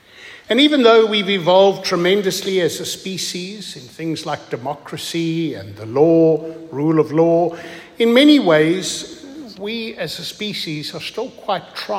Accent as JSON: {"language": "English", "country": "Australia", "said": "We are Australian, and if you don't have a visa, you cannot come to us."}